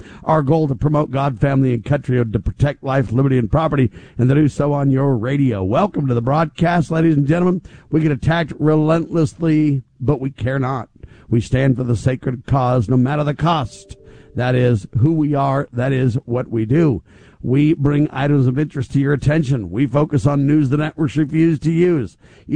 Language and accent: English; California, United States; Well, I grew up in Ventura County. I grew up down there. I lived in Camarillo and Ventura and Thousand Oaks and all over the place down there.